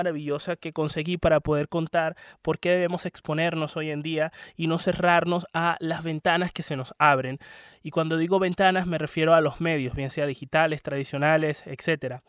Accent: Venezuela; la gente no tiene la culpa de lo que está sucediendo en el país, en mi país, Venezuela.

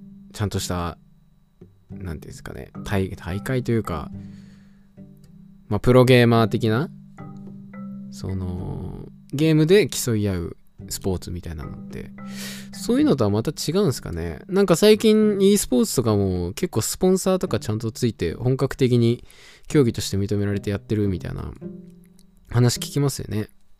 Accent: Hokkaido, Japan; まあ僕らどさんこなわけですよ。まあ、北海道民なわけなんですけど

